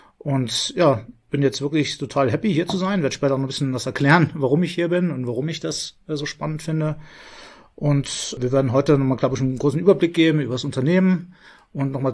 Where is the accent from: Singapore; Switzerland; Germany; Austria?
Germany; Saarland; ich bin kein Finne, ja. Ich komme aus dem Saarland.